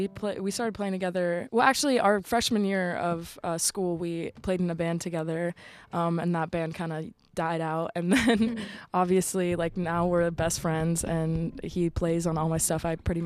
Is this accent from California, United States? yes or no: no; Westford, Massachusetts, United States; I'm from Westford, Massachusetts. It's like 45 minutes away from the city.